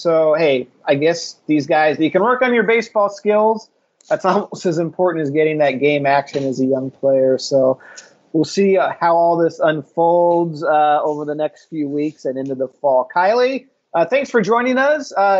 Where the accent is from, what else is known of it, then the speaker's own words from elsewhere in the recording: Seattle, Washington, United States; I still remember, I'm from Seattle, so I remember my first winter here.